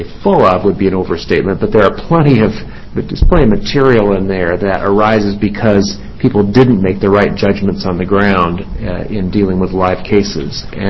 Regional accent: Albany, New York, United States; my good friend from my hometown of Albany

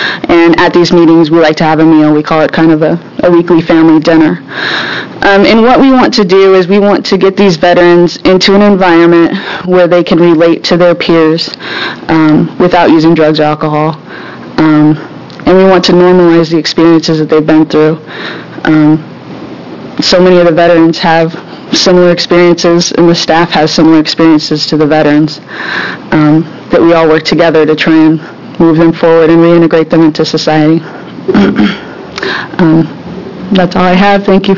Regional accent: Springfield, Oregon, United States; I grew up in Springfield, and I'm an Army veteran myself.

